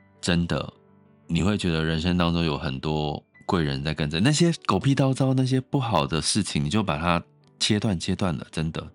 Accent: Taiwan; 我就觉得我们台湾人很幸福啊

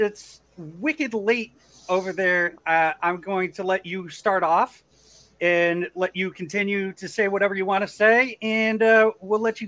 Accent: Tolland, Connecticut, United States; I'm also from Connecticut too, Jim. I'm from the Tolland area.

